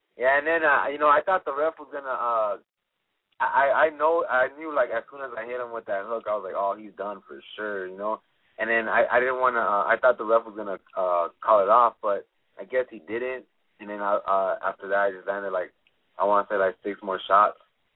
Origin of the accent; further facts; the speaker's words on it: Hollywood, California, United States; Yeah, correct. I grew up in Hollywood.